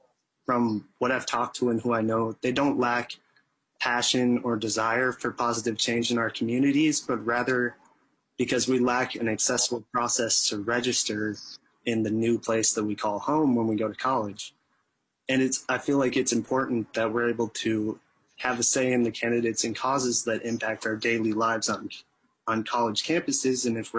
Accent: Woodbury, Minnesota, United States; I've voted in my hometown, which is Woodbury, Minnesota.

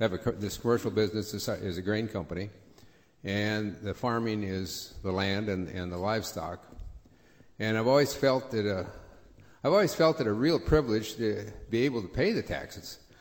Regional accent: United States; I'm from Moore County, Sargent Township, and have been there all my life.

